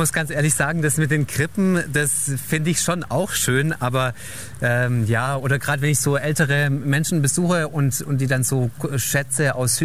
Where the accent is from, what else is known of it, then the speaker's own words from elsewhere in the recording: Nürtingen, Baden-Württemberg, Germany; Oder in Nürtingen, da wo ich aufgewachsen bin